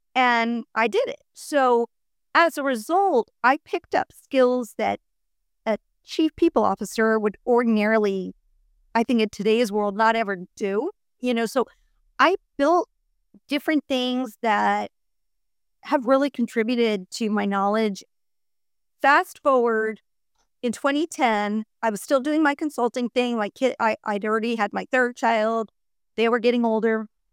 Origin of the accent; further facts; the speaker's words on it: Florida, United States; moved away as an adult; now in Dallas, United States; I grew up in South Florida, but I had moved to Dallas, which is where my husband is from.